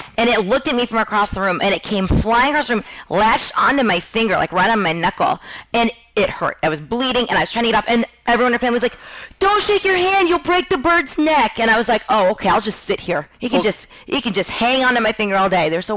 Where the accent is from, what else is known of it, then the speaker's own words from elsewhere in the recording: South Dakota, United States; I was raised in South Dakota with animals that were like barn cats and horses and dogs.